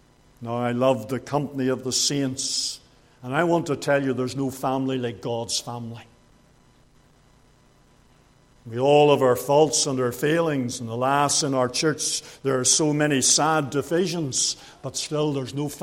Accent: Bangor, Northern Ireland, United Kingdom; He came to my hometown in Bangor just after I was saved.

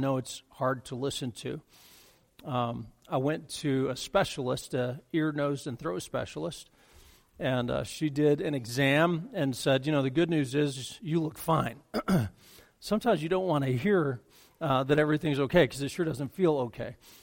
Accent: Colorado, United States; Most of you know that I grew up in Colorado

